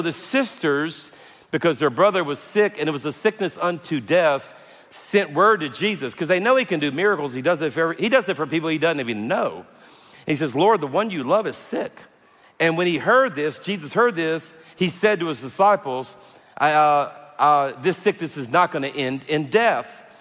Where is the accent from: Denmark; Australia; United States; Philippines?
United States; Louisiana; because I'm from South Louisiana, I have a sense of humor.